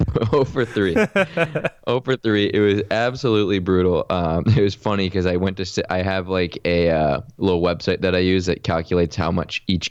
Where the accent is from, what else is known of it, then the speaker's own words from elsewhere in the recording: United States; I'm from America, but I am Jewish, right?